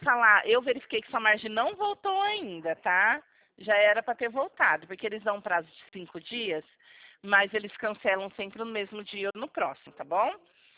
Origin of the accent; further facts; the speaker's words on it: Presidente Prudente, São Paulo, Brazil; Não, eu sou de Presidente Prudente. Eu vim transferida para cá.